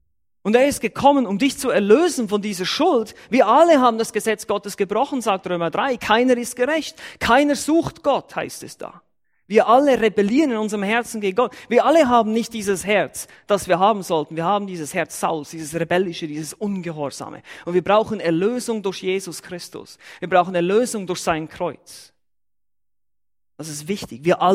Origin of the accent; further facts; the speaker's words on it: Kehrsatz, Bern, Switzerland; in Kersatz, meinem Heimatdorf in der Schweiz, wo ich aufgewachsen bin, absolut unbedeutende Stadt, oder Dorf eigentlich, 3000 Seelen, glaube ich.